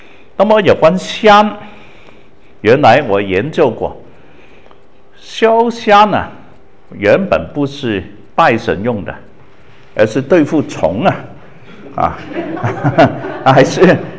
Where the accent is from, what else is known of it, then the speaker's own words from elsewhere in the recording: Guangdong, China; 我们广东人九跟狗是同音的